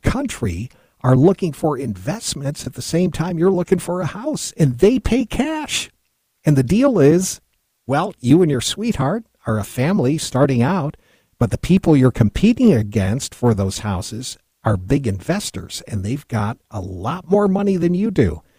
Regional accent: New York, United States; now in Kentucky, United States; my Kentucky coworkers kidded me all the time for being a New Yorker.

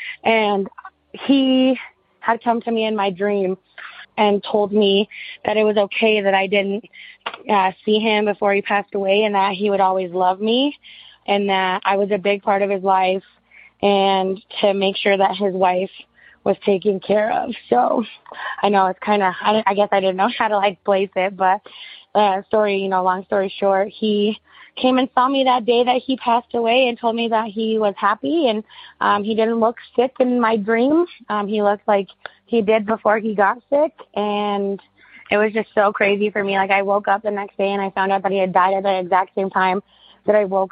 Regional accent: Denver, Colorado, United States; I am from Denver, Colorado.

